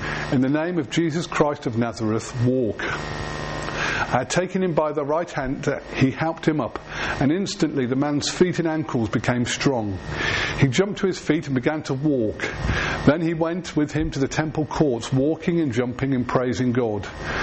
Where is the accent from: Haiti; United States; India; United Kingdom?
United Kingdom; Worcester, West Midlands; and I'm from Worcester.